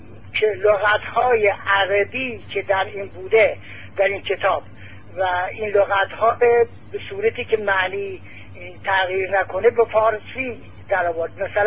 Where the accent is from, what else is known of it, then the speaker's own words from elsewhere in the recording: Iran; به عنوان یک ایرانی تشکر میکنم